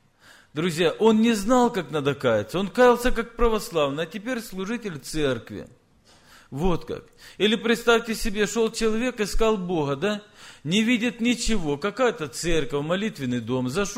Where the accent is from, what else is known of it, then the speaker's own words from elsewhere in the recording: Apsheronsk, Krasnodar Krai, Russia; я не с Урала, Урал даже не видел. Я с Кавказа, Краснодарский край, город Апшеронск.